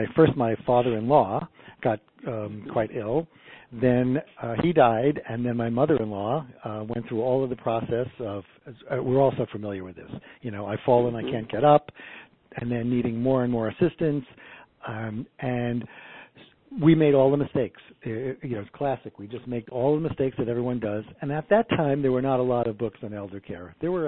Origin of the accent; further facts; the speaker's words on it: New York, United States; I grew up in New York. It was everything was crowded.